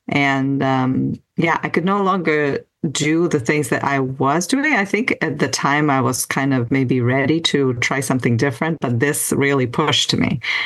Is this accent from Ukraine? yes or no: yes; Crimea, Ukraine; first language Russian; English is a second language; my first language is Russian. And I come from Crimea, which is in the south of Ukraine. And so I grew up speaking Russian and, I took English at school